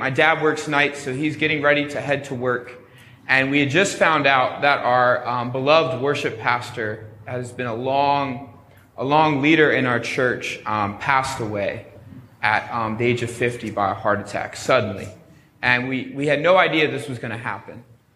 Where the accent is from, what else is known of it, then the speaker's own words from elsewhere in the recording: Harrisburg, Pennsylvania, United States; There is a, in my hometown of Harrisburg, there's an amusement park called Hershey Park.